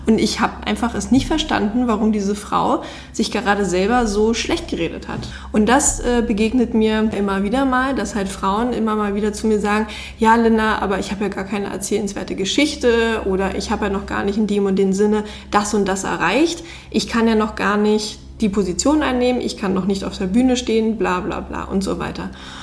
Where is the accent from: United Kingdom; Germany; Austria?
Germany; East Germany; also ich komme ja aus dem Osten.